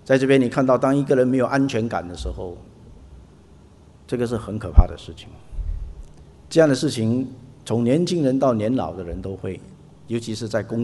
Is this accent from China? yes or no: yes; China; 所以不要用我们中国人的那一种改朝换代，或者是革命，或者是起义，或者取代的那种模式去看这个大卫要取代这个扫罗的这个事情。